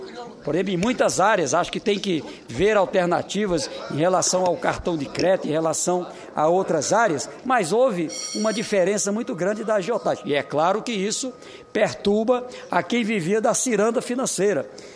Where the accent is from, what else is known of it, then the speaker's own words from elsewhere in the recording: Paraná, Brazil; Um produto produzido lá no meu estado, poder chegar a outros lugares do Brasil através de navios